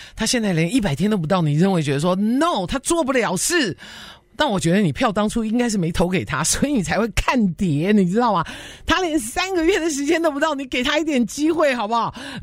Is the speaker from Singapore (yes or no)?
no; United States; 对于我们美国人来讲